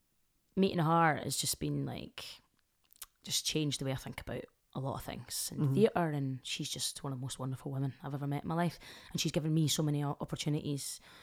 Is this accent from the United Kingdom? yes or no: yes; Glasgow, Scotland, United Kingdom; but I thought, well, I'm from Glasgow and there's an amazing scene in Glasgow.